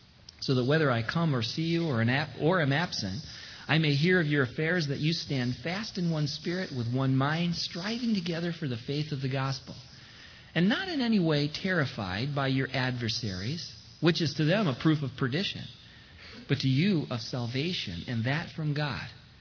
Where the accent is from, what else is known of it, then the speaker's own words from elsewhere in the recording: United States; And I felt the brunt of that as an American.